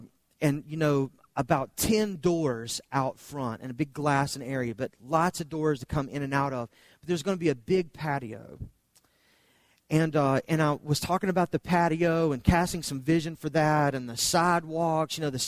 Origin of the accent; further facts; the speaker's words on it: the South, United States; Now, I grew up in the South where when a woman is at the door, a man opens the door and lets her walk in first